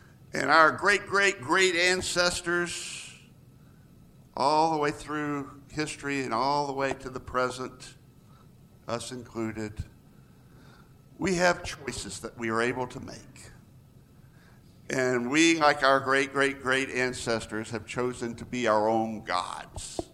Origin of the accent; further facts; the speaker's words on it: the South, United States; I grew up in the South, and I never noticed this until my wife pointed it out to me after she lived in the South a little bit.